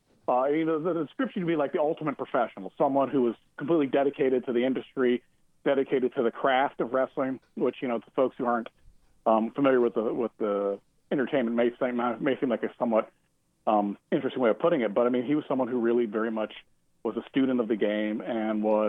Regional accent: New Orleans, Louisiana, United States; So I grew up in New Orleans, and New Orleans traditionally was very much a pro wrestling town during the territory days prior to the rise of the WWF and WCW.

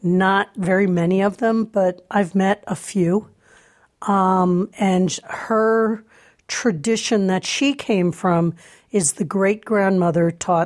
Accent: East Coast, United States; When I was a child, I grew up in the East Coast

